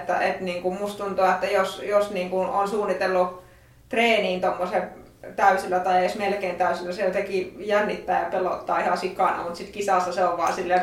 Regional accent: Siilinjärvi, North Savo, Finland; now in Lappeenranta, Finland; Mä oon Siilinjärveltä

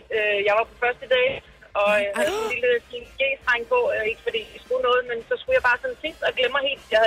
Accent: Store Heddinge, Zealand, Denmark; Jeg er fra Storhedinge.

